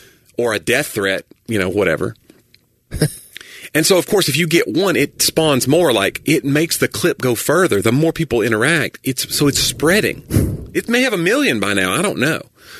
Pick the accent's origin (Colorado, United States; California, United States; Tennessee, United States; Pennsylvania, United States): Tennessee, United States; And plus, I'm from Tennessee. Everybody makes fun of Tennessee. We're all hillbillies.